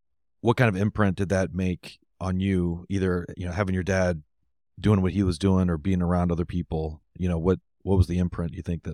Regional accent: Missouri, United States; So I grew up in Missouri.

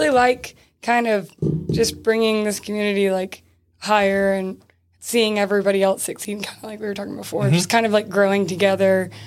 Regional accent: Neptune Beach, Florida, United States; born there; So I was born in Neptune Beach in Florida. So I feel like a sea turtle.

